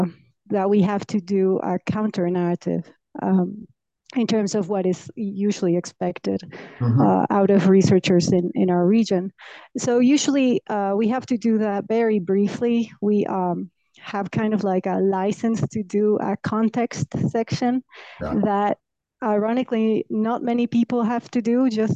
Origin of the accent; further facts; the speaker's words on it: Mexico